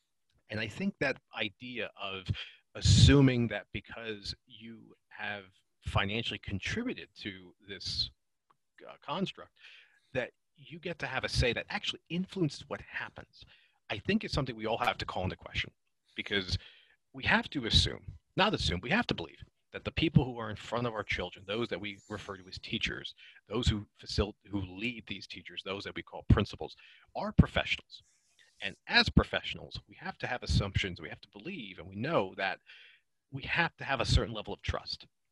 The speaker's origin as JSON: {"language": "English", "country": "United States", "said": "there's two things that come to mind as an American when we think of education."}